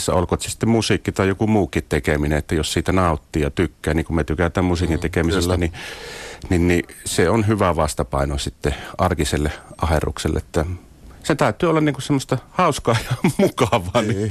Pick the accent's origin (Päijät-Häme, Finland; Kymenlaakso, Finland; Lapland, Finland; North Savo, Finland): North Savo, Finland; Meillä Savossa kyllä on paljon blues-osaajia, ammattilaisia ja sitten harrastajia myös